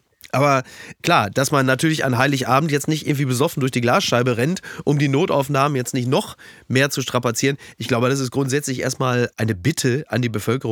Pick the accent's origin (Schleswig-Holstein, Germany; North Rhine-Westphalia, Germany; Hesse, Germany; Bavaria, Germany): North Rhine-Westphalia, Germany; Castrop-Rauxel; ich fahre morgen nach Castrop-Rauxel in meine Heimat